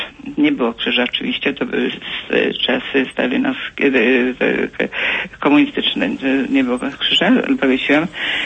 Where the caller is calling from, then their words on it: Kościerzyna, Pomeranian Voivodeship, Poland; z Kościerzyny.